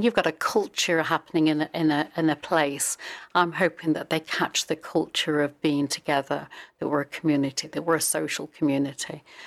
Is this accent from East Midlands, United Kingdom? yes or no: yes; Rainworth, East Midlands, United Kingdom; also born or lived in Durham; Born in Durham. So born in Durham, but lived on the Geordie estate in Rainworth. So I'm a Geordie. Came down here because my dad came down from the mines.